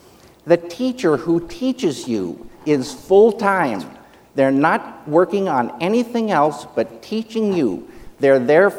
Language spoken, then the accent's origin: English; Missoula, Montana, United States; I'm from Missoula, Montana